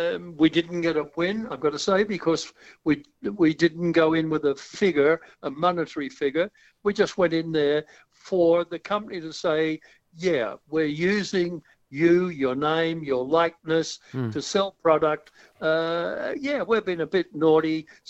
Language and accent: English; Fairlight, New South Wales, Australia; I was born and raised in Fairlight.